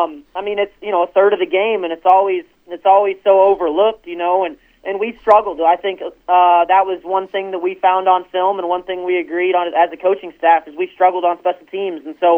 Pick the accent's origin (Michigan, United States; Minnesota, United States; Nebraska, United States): Nebraska, United States; You know, from my experience growing up in the Sand Hills, you know, anytime you play a Sand Hills-based team, you know you're going to get a four-quarter fight.